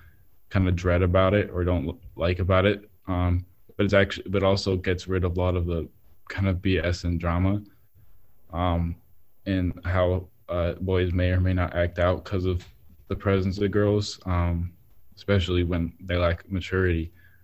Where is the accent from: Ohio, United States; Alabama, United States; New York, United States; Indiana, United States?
Ohio, United States; Westlake; also born or lived in Cleveland; I was born and raised in, well, no, I was raised in Westlake since I was born in Cleveland, and went to the public schools there.